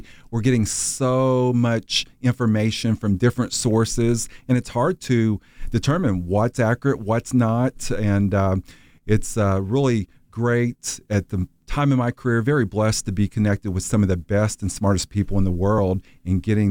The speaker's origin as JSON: {"language": "English", "region": "Missouri", "country": "United States", "said": "I'm originally from Missouri, Southeast Missouri, from a small farming community."}